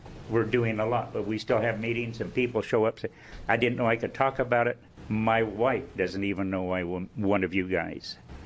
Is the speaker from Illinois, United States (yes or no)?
no; Salem, Oregon, United States; also born or lived in Silverton; I'm a Salem boy. I was born in Silverton, so I'm a true Oregonian